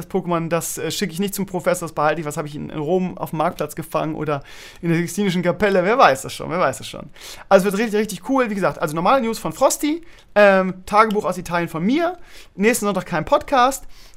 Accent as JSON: {"language": "German", "region": "Bremen", "country": "Germany", "said": "Ich komme aus Bremen-Gröpeling, irgendwie, da ist die Ausländerquote sehr, sehr hoch."}